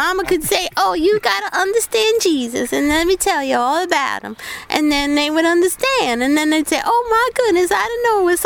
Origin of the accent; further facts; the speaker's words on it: New Orleans, Louisiana, United States; I mean, I know I'm from New Orleans and all